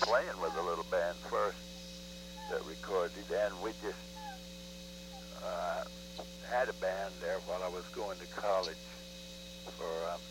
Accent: Missouri, United States; Well, I grew up in the Missouri Ozarks.

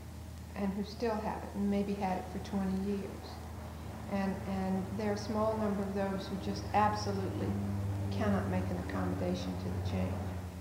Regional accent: Danville, Virginia, United States; also born or lived in Ohio; But I'm really from Virginia, from Danville.

